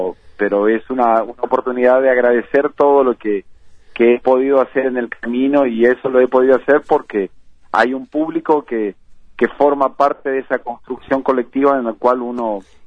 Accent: Apóstoles, Misiones, Argentina; now in Buenos Aires, Argentina; Vivo hace más de 30 años en la ciudad de Buenos Aires porque yo salí de Apóstoles Misiones a fines de los, durante el año 88 y durante el 89 es como que me quedé aquí

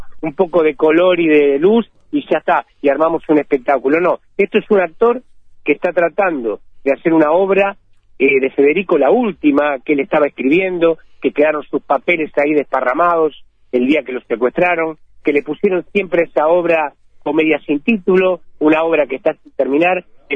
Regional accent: Rosario, Santa Fe, Argentina; Muy rosarino, muy. Sí, sí. Es más, tengo que hacer un esfuerzo por no comerme las S y no decir la S.

